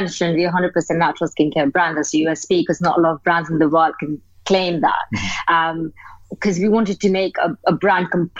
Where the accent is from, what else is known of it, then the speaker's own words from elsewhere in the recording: London, United Kingdom; I grew up in London